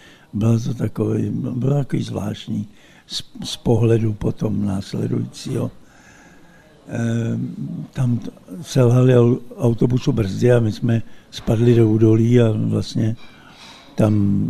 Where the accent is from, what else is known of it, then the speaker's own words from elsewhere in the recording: Kbely, Prague, Czechia; born there; jsem pokřtěný, jsem církve československé a jsem křtěný ve Kbelích, kde jsem se vlastně narodil.